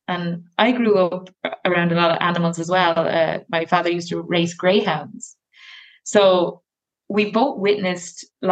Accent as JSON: {"language": "English", "country": "Ireland", "moved": "yes", "lives_now": "Netherlands", "said": "Myself and my partner both live in the Netherlands and we're both from Ireland."}